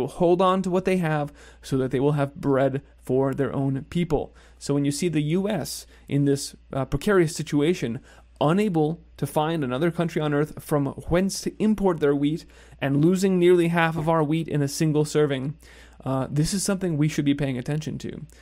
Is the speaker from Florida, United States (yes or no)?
no; Texas, United States; all eyes are on my home state of Texas, where it's just not supposed to get this cold.